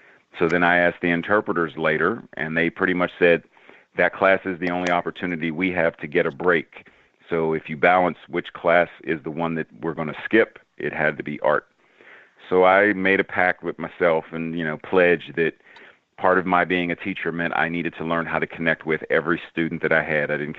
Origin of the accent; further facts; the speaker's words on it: Pittsburgh, Pennsylvania, United States; I grew up in Pittsburgh, so Mr. Rogers' Neighborhood, which was filmed in Pittsburgh, you know, I ran into Fred Rogers at least 2 or 3 times